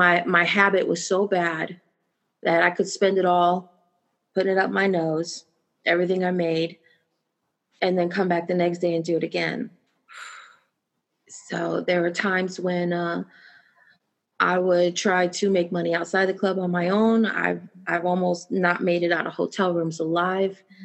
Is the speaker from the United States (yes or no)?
yes; Gary, Indiana, United States; when I was growing up, I grew up in Gary, Indiana.